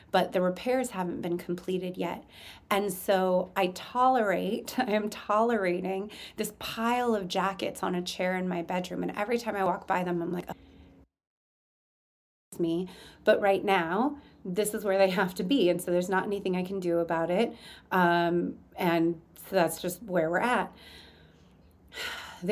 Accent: California, United States; now in Los Angeles, United States; I live in LA, but I'm from the Bay Area.

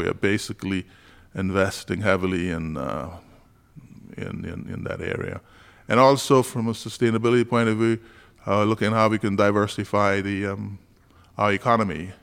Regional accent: North Caicos, Turks & Caicos Islands; Well, I grew up, I knew a little bit, because I grew up in North Caicos.

